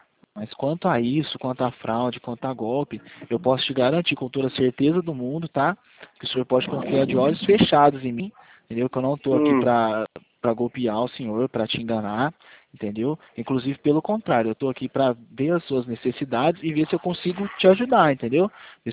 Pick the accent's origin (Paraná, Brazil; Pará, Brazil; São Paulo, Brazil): São Paulo, Brazil; Franca; Eu sou da cidade de Franca